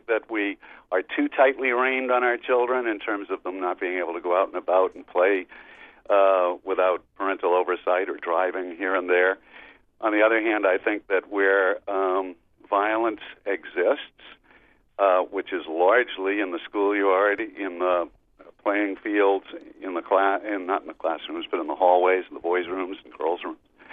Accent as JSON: {"language": "English", "town": "Boston", "region": "Massachusetts", "country": "United States", "tie": "born or raised there", "said": "And I was raised in the Boston area."}